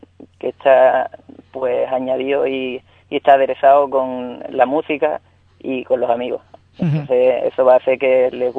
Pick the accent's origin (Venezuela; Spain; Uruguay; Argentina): Spain; Ubrique, Andalusia; moved away; also born or lived in Seville, Spain / France / United States; yo desde que salí de Ubrique he jugado año tras año, sea en Sevilla, en Francia, en Estados Unidos